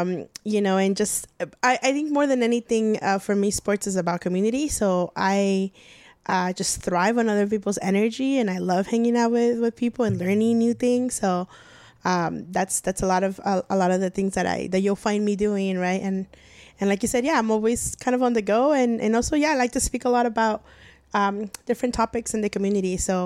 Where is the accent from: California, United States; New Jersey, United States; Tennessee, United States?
California, United States; El Monte; I grew up in El Monte, and my parents were not big fans of, like, going to places they didn't know.